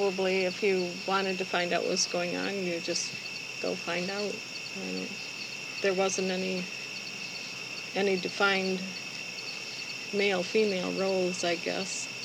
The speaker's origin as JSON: {"language": "English", "town": "Aurora", "region": "Illinois", "country": "United States", "tie": "born there", "said": "Well, I was born in Aurora, Illinois, while my father was going to Evangelical Theological Seminary."}